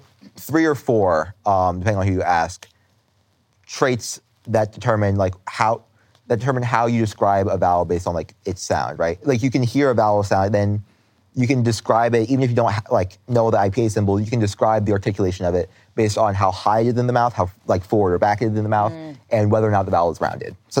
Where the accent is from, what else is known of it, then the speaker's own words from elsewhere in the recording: New Jersey, United States; Like, for example, I'm from South Jersey, from the Philly area.